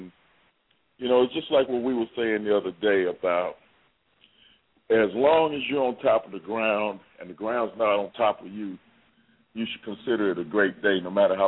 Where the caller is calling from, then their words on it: Dallas, Texas, United States; calling from Dallas.